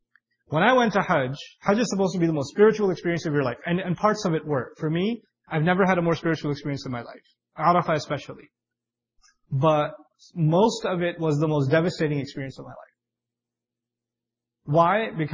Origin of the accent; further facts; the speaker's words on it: Pakistan; like, you know, I'm from Pakistan